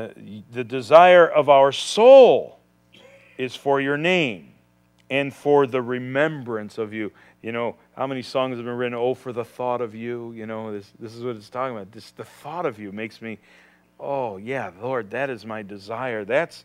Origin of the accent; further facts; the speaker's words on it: United States; and I'm an American. And as an American, we Americans have forgotten the God who has shed his grace upon us